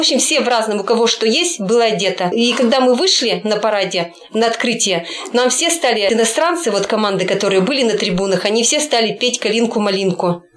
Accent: Russia; Нет, как это я из России?

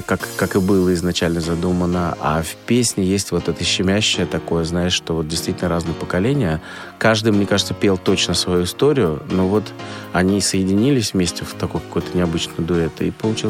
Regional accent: Saint Petersburg, Russia; мы каждое лето уезжали с семьей в Грузию, и вот одним летом мы уехали из Ленинграда, а, по сути, приехали в Петербург.

